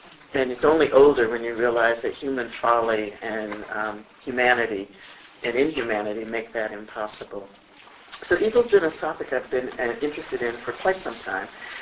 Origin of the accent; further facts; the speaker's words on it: the South, United States; that's not unusual, I think, for black kids of my generation growing up in the South, and it was still the segregated South in many ways